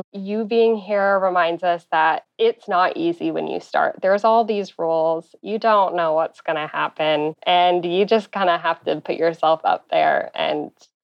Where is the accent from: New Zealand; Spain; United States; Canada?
Canada; Ottawa, Ontario; I'm from Ottawa, Canada.